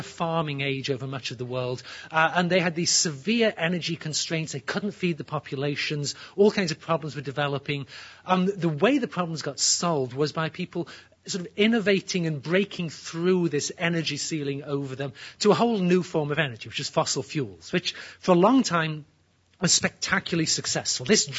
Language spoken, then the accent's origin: English; England, United Kingdom; Where I grew up in England, you know, this horrible little island stuck out in the cold Atlantic Ocean.